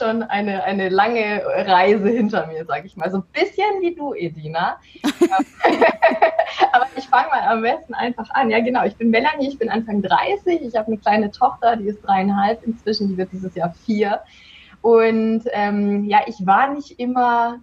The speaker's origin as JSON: {"language": "German", "town": "Augsburg", "region": "Bavaria", "country": "Germany", "tie": "born there", "said": "Ich komme gebürtig aus Augsburg. Habe ja auch in Augsburg studiert"}